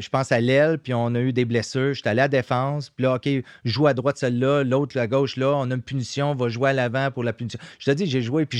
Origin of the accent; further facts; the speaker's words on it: Quebec, Canada; nous, en tant que Québécois, on est ici à l'année.